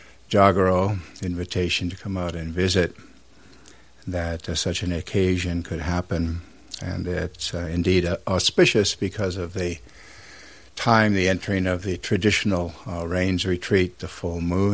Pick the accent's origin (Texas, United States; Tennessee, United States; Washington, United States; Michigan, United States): Washington, United States; Seattle; I grew up in Seattle and barely made it out of the American high school system during the Vietnam era